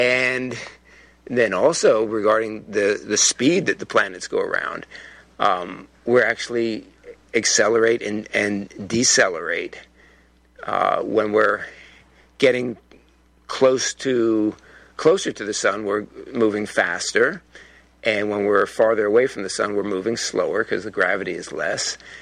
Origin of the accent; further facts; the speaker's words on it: United States; I'm using miles because I'm an American.